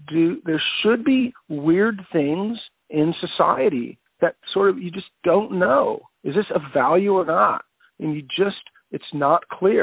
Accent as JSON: {"language": "English", "region": "Iowa", "country": "United States", "tie": "born or raised there", "said": "I often reference the home I grew up in and my hometown in Iowa"}